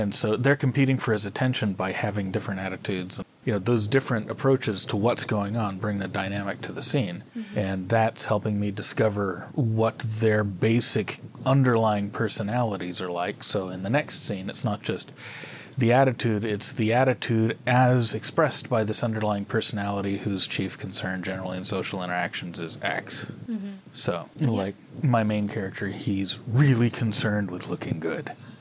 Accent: San Francisco, California, United States; comes from growing up in San Francisco in the early 80s.

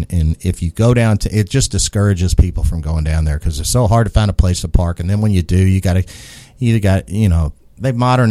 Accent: Kentucky, United States; I'm from Southeast Kentucky, that kind of thing.

